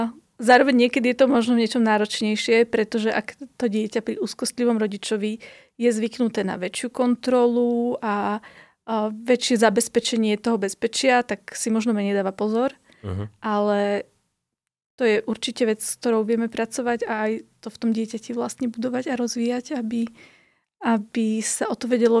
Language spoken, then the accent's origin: Slovak; Žilina Region, Slovakia; Vlastne ja som vyrastala pod Malou Fatrou